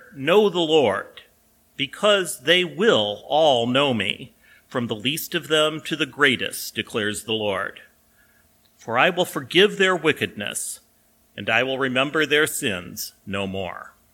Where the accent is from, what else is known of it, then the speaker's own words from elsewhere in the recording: Mount Pleasant, Iowa, United States; First United Methodist Church in Mount Pleasant, my hometown down in southeast Iowa.